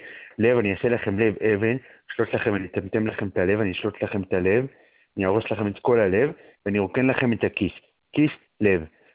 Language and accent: Hebrew; Haifa, Haifa District, Israel; born there; אבל זה נתקע בחיפה. עיר הולדתי